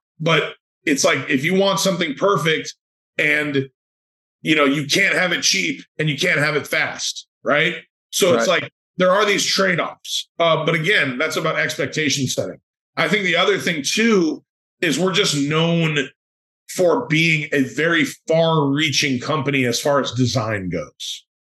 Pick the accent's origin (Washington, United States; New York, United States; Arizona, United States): New York, United States; Well, I'm Italian and I'm from New York, so there's a few.